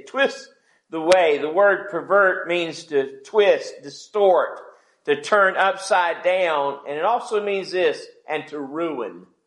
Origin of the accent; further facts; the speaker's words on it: Wewahitchka, Florida, United States; born there; also born or lived in Marianna; If you think that's funny, I was born in Wewaukitchika, Florida. So, sorry for the accent, but you know, I got it naturally.